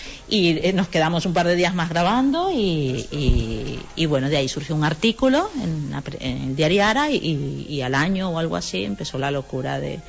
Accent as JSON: {"language": "Spanish", "country": "Venezuela", "lives_now": "Spain", "said": "Es difícil como mujer venezolana hacer cine en Cataluña."}